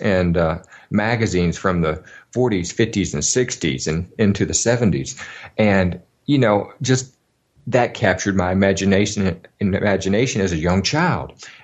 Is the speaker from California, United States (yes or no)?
no; Alabama, United States; I grew up in Alabama.